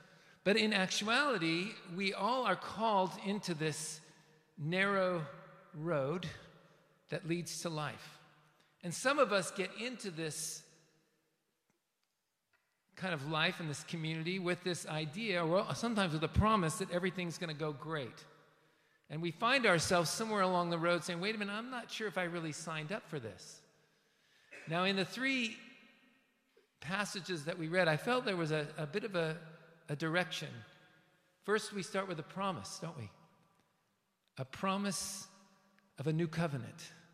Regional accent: West Coast, United States; And I remember as a secular Jew growing up in the West, on the West Coast of the United States, I used to love youth group.

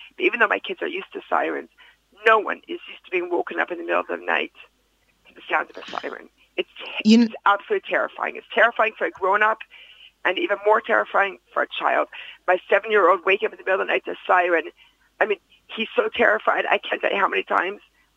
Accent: Hamilton, Ontario, Canada; moved away as an adult; now in Israel; Originally, I'm from Canada. I grew up in Hamilton. And when I was 18, I said goodbye and made Aliyah. And I've been here ever since.

